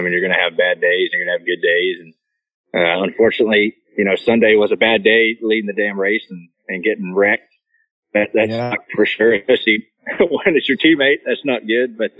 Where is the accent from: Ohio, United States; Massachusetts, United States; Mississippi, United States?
Ohio, United States; I'm from Ohio, so I'm a big Ohio State fan